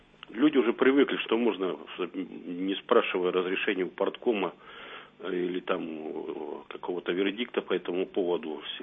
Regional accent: Novosibirsk Oblast, Russia; born there; Во-первых, я уроженец Маслянинского района.

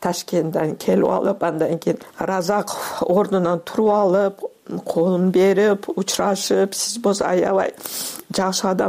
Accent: Osh, Osh Region, Kyrgyzstan; also born or lived in Kyzyl-Kiya, Kyrgyzstan; Кызылкияда 53 жылы мен төрөлдүм, андан кийин 56 жылы көчүп кетишет. Же титирөө болгондон кийин кайра Ошко көчүп келишет.

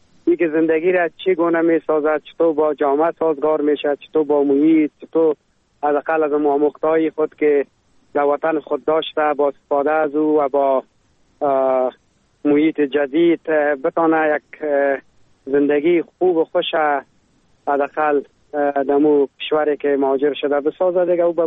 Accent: Afghanistan; now in Germany

